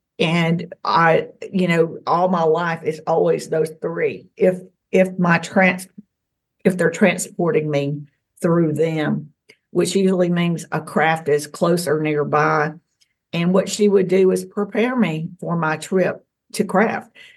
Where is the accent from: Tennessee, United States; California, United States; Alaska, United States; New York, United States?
Tennessee, United States; And I grew up in the South, in Tennessee, and these things were considered either demonic or a mental health issue.